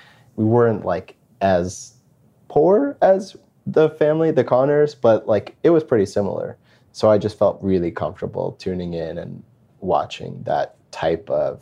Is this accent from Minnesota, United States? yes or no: no; Brooklyn, New York, United States; I'm from South Brooklyn. So not the cool part. I'm from like Bensonhurst.